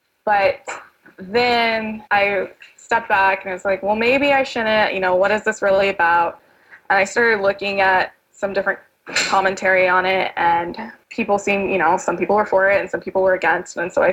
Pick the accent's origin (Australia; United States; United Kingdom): United States; Texas; we went back to my home state for a little while. We went to Texas